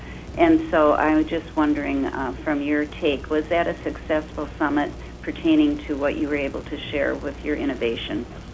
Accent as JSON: {"language": "English", "region": "Michigan", "country": "United States", "tie": "born or raised there", "said": "I grew up in Upper Michigan, which is a neighbor, of course, to Canada"}